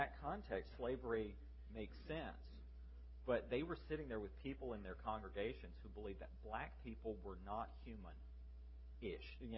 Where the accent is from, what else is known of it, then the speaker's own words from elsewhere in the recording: the South, United States; you know, I'm a Southerner, and to have been a part of such a great sham is really sad.